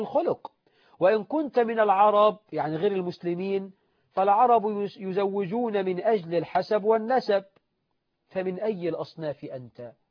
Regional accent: Egypt; احنا عندنا في مصر

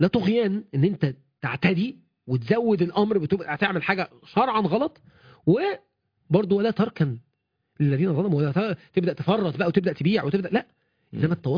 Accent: Mansoura, Dakahlia, Egypt; عندنا في المنصوره حتى على الملأ

